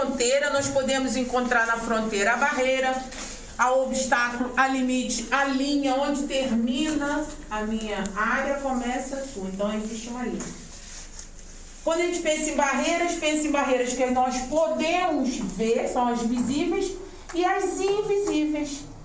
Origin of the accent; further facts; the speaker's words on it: Brazil; now in Portugal; Quando falam assim, ah … fala diferente porque ela é brasileira. Eu falo diferente, vem de outro continente.